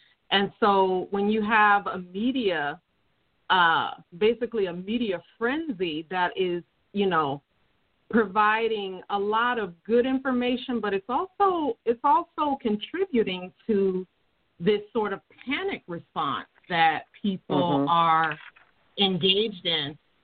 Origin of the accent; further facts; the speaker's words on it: Seattle, Washington, United States; I'm from Seattle, Washington.